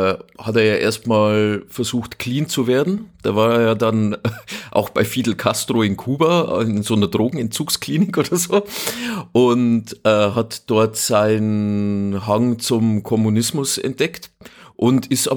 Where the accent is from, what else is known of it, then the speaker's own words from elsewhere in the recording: Munich, Bavaria, Germany; Ja, ich als Münchner weiß das ja aus erster Hand sozusagen